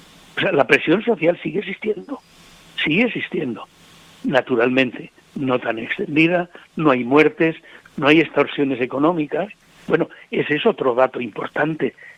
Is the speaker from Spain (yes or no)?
yes; Spain; moved away; Yo vivo aquí desde el 69, pero me tocó vivir en mi pueblo, el lugar donde yo nací, está lindando con Euskadi.